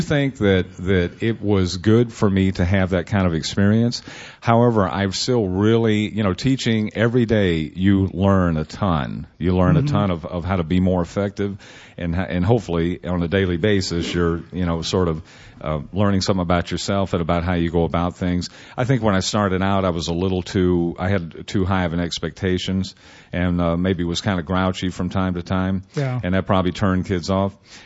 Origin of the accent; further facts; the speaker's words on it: Tennessee, United States; I'm from Tennessee